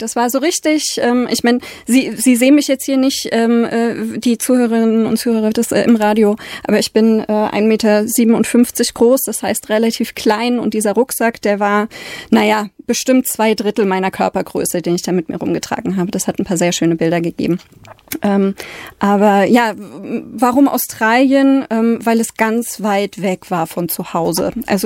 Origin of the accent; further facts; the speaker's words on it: Thuringia, Germany; ich bin geboren und aufgewachsen in Südthüringen, in einem ganz kleinen Nest mit nur 400 Einwohnern.